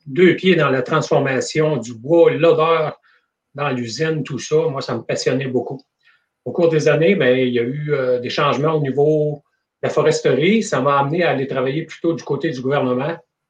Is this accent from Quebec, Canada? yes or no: yes; Amos, Quebec, Canada; Moi, je suis originaire d'Amos, puis j'ai fait des études en technique forestière.